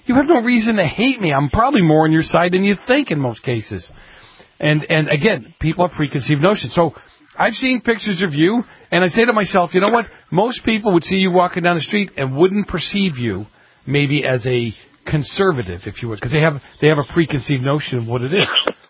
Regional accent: Boston, Massachusetts, United States; You know, I'm from Boston. I grew up in the city. I grew up in the city of Boston.

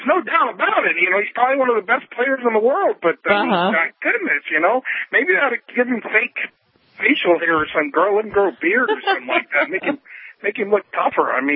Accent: Japan; I told you I grew up in Japan in high school, and I was in a couple big ones when I was over there

